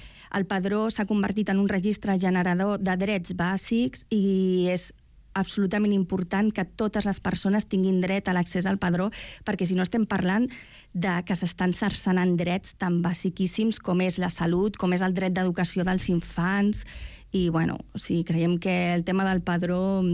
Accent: Barcelona, Catalonia, Spain; com a catalans i barcelonins

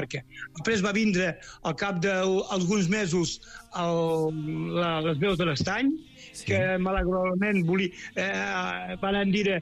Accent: Catalonia, Spain; I jo sóc fill de les Terres de l'Ebre.

